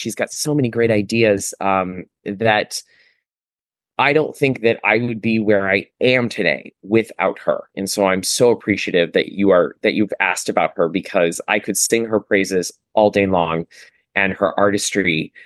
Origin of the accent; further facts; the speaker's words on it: Phoenix, Arizona, United States; now in New York, United States; I sang in a Irving Berlin review in my hometown of Phoenix. It was the last kind of professional show I did before I moved to New York.